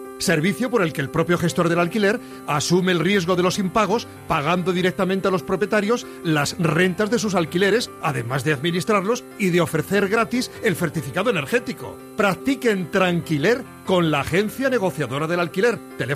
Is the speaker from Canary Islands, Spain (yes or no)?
no; Madrid, Community of Madrid, Spain; also born or lived in Seville; now in Pozuelo, Spain; Yo de Carabanchel.